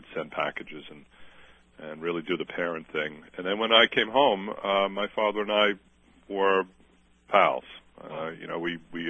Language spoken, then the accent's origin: English; Bayside, New York, United States; also born or lived in Brooklyn; I was born in August 1947 in New York City in Brooklyn, and I grew up in a new post-war suburb in Queens, Bayside, Queens. It's one of the boroughs of New York City.